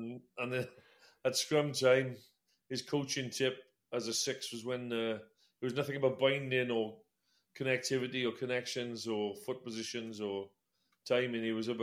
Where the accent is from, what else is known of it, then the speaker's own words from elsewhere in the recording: Wales, United Kingdom; when I was growing up in Wales, Brian, all it was rugby.